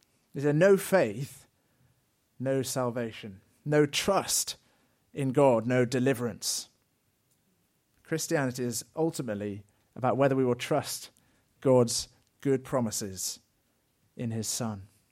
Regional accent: England, United Kingdom; now in Belgium; I come from England, so I'm not very surprised by the rain in Belgium.

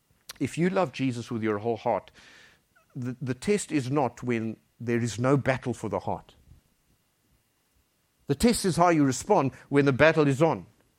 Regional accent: South Africa; Well, I'll use it because I'm South African.

